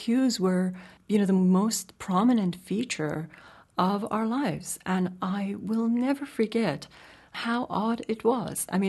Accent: Tehran, Tehran Province, Iran; English is a second language; here I was, a Jewish person growing up in Tehran, not at all under the same pressures, but yet living in its shadows

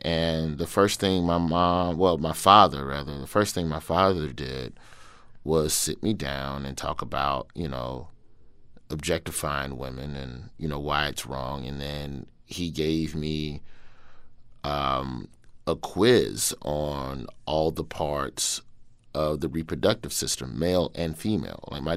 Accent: Birmingham, Alabama, United States; moved away as an adult; So I grew up in Birmingham, Alabama, on the west side. The neighborhood is called West End.

